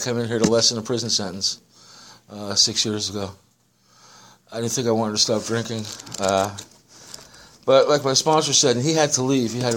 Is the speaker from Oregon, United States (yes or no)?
no; New York, United States; I was raised back east in New York. I was born in 1949.